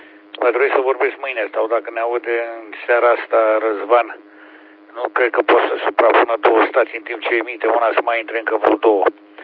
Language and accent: Romanian; Câmpulung Moldovenesc, Suceava County, Romania; din Câmpul Lung Moldovenesc